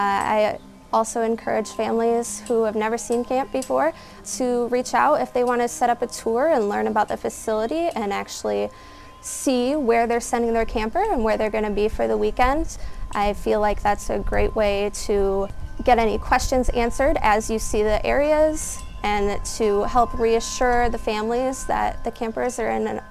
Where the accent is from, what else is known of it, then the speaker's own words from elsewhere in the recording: Manchester, Iowa, United States; I grew up in the Manchester area, so I kind of was always familiar with camp growing up.